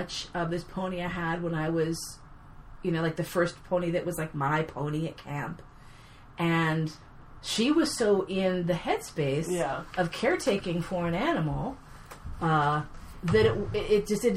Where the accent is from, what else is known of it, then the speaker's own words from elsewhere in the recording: New York City, New York, United States; I grew up here in New York City.